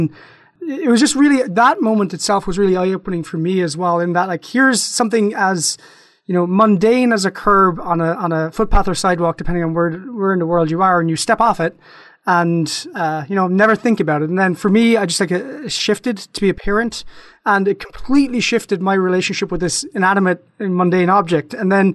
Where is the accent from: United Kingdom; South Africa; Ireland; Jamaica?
Ireland; now in United States; So I grew up in Ireland.